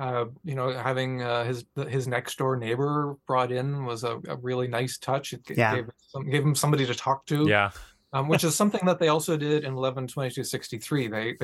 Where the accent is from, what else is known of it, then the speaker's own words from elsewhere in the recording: New Brunswick, Canada; because I grew up in New Brunswick in Eastern Canada.